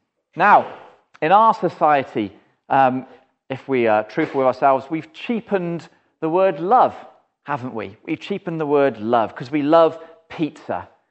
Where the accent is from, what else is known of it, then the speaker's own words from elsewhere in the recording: United Kingdom; it's not a situation we often meet as British people, is it?